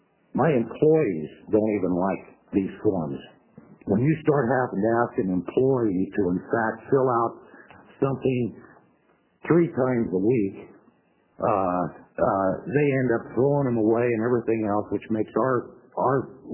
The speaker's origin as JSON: {"language": "English", "town": "Albany", "region": "Oregon", "country": "United States", "said": "I'm from Albany, Oregon."}